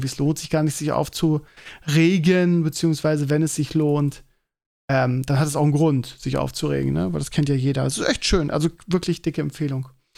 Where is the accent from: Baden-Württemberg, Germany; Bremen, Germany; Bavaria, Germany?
Bremen, Germany; now in Hamburg, Germany; kenne ich als Bremer nicht den Begriff.